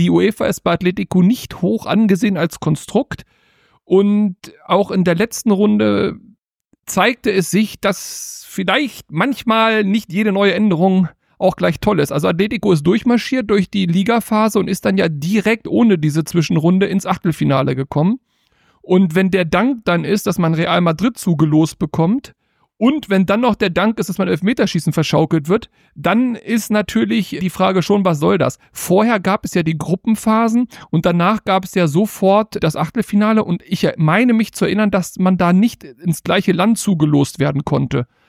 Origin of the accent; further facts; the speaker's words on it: Hanover, Lower Saxony, Germany; ich bin gebürtiger Hannoveraner